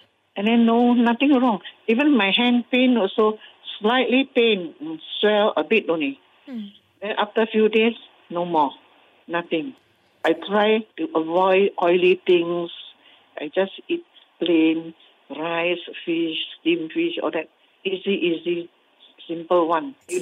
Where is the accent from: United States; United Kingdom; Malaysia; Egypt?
Malaysia; Malacca; I'm 84 years old. I'm from Malacca.